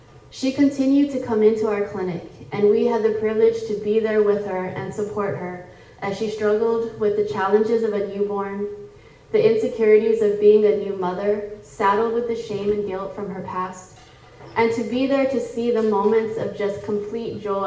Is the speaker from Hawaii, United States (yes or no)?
yes; Hawaii, United States; moved away as an adult; my communities growing up in Hawaii. I really began to more deeply cultivate these beliefs through my experiences working in social services in Hawaii before moving to Oregon for law school.